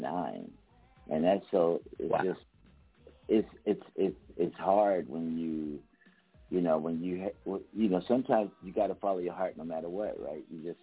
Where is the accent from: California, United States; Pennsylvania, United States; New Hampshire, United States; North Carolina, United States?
Pennsylvania, United States; Philadelphia; for me, growing up in Philadelphia, when I wanted to go away from playing jazz to playing R&B